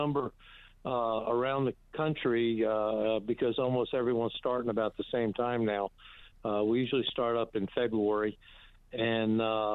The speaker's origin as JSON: {"language": "English", "region": "Florida", "country": "United States", "tie": "born or raised there", "lives_now": "North Carolina, United States", "said": "First time caller. I grew up in Florida, and I'm a SEC fan, a Gator first"}